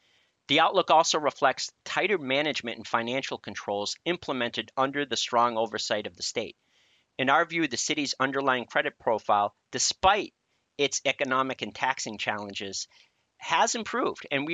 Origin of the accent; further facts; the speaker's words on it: Boston, Massachusetts, United States; One, I am from Boston, and two, I'm a survivor